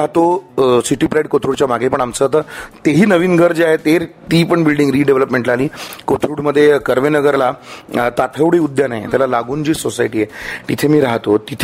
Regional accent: Pune, Maharashtra, India; also born or lived in Lonavala; माझा जन्म आहे लोणावळ्याचा, कारण तेव्हा माझे आईचे आई बाबा तेव्हा लोणावळ्यात राहायचे म्हणून, पण बाकी मी पुण्याचाच आहे.

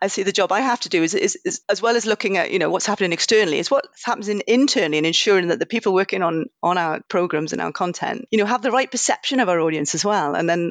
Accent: Rhondda, Wales, United Kingdom; I come from the Rhondda Valleys. I'm a Valley girl

